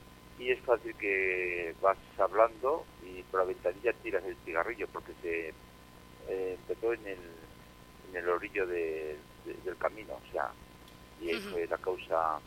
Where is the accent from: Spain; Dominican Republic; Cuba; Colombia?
Spain; Funes, Navarre; las jotas llegan a los que somos de Funes, pues nos llegan muchísimo al corazón